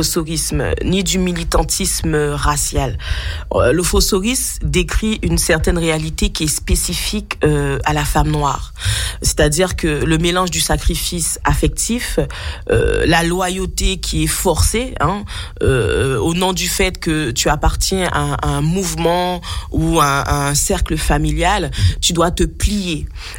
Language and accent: French; Guadeloupe, France; moved away; J'ai grandi en Guadeloupe. Ensuite, après, je suis venue ici en 2009.